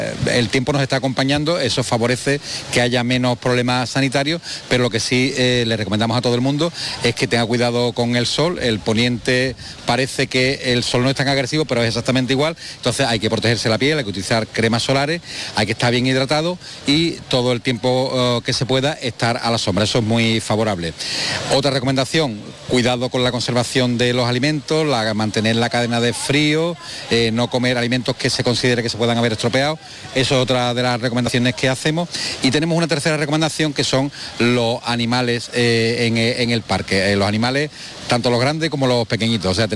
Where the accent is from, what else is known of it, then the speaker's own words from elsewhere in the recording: Sanlúcar de Barrameda, Andalusia, Spain; yo soy de Sanlúcar